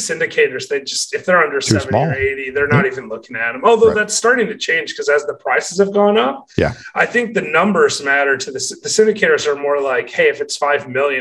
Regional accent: Michigan, United States; And again, it comes to, I'm from Michigan, so I know the market better.

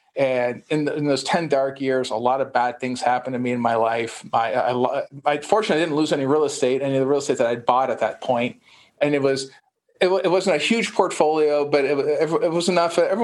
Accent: Canada; I grew up in Canada. I grew up to a couple of immigrants from Italy.

